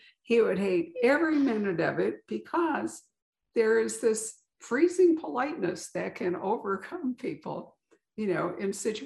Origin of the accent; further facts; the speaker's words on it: Chicago, Illinois, United States; I'm from Chicago.